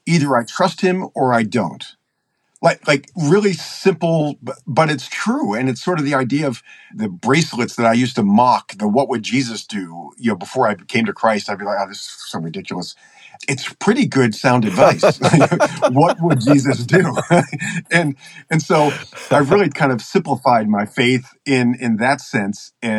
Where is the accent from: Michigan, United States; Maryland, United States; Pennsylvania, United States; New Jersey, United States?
Maryland, United States; Baltimore; I grew up in Maryland, in Baltimore, and, you know, Maryland's famous for our crabs.